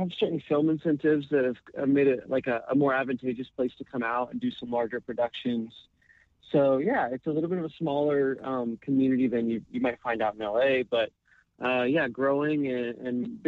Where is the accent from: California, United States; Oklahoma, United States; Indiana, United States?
Oklahoma, United States; Oklahoma City; Calling from Oklahoma City.